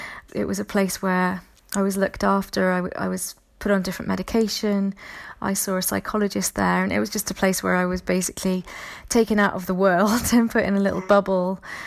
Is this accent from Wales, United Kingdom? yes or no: yes; Wales, United Kingdom; I'm from Wales